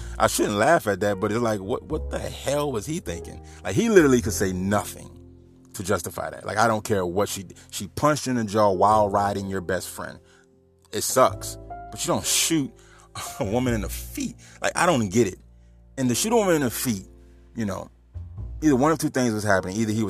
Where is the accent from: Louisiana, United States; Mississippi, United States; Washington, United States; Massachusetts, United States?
Louisiana, United States; New Orleans; now in Houma, United States; I just moved to Houma, but, you know, I'm from New Orleans. And out here in Houma, we also get Q93.